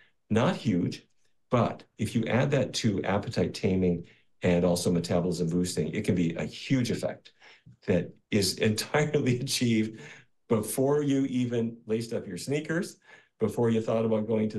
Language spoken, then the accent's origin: English; North Dakota, United States; let's say a person eats exactly what I ate for the first half of my life growing up in North Dakota.